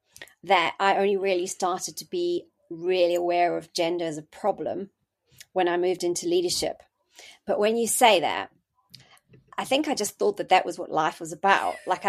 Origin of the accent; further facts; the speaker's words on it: South Africa; moved away as an adult; now in United Kingdom; I came to the UK from South Africa and I did my SHO year in 1998, started becoming a registrar in 99.